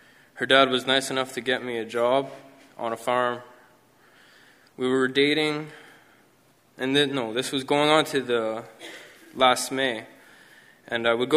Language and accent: English; Kirkland Lake, Ontario, Canada; also born or lived in Timmins / Earlton; I'm now 20 years old. And I was born in Timmins, but only remember being raised in Earlton and Kirkland Lake.